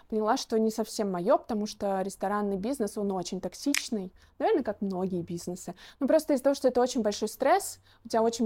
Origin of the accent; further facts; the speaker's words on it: Moscow, Russia; Я отличница из Москвы, из МАРХИ, приехала сюда